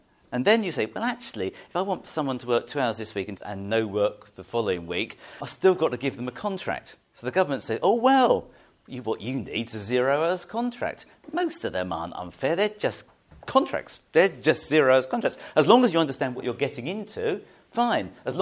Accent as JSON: {"language": "English", "region": "South East England", "country": "United Kingdom", "tie": "born or raised there", "said": "I was brought up in Kent, so lots of fruit picking in Kent."}